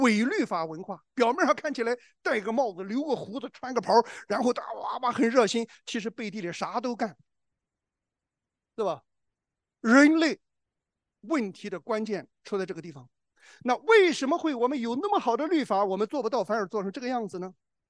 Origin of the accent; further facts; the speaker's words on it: China; 所以我们中国人就是君子小人，君子小人，这我们中国人文化，对吧？